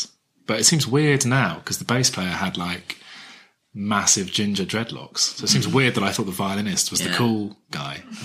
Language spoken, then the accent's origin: English; East Midlands, United Kingdom; It's Northamptonshire. So I grew up in Northamptonshire.